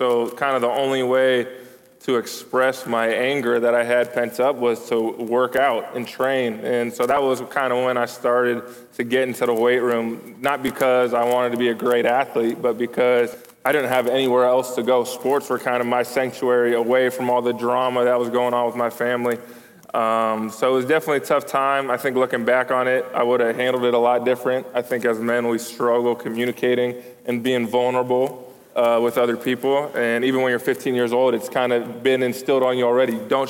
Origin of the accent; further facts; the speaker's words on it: California, United States; I grew up in Northern California. Our high school was in the East Bay.